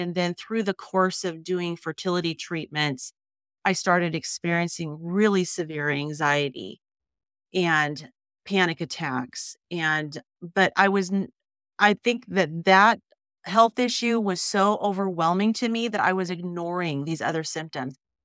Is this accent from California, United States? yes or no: yes; California, United States; moved away as an adult; now in Washington, United States; spent most of my life in California. So pretty much born and raised in California. 10 years ago, when I was 45, moved up to Washington State.